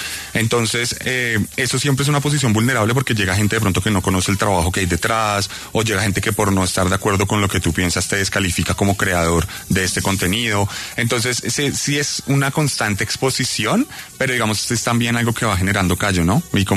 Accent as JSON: {"language": "Spanish", "country": "Colombia", "said": "porque hay una conexión como colombiano"}